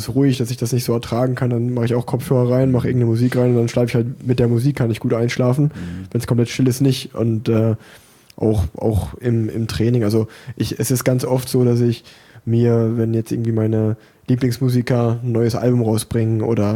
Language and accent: German; Unna, North Rhine-Westphalia, Germany; born there; now in Cologne, Germany; als gebürtiger Unneraner, das liegt ja eigentlich vor Ort von Dortmund, ist das ganz genauso. Also ich finde, ich wohne jetzt in Köln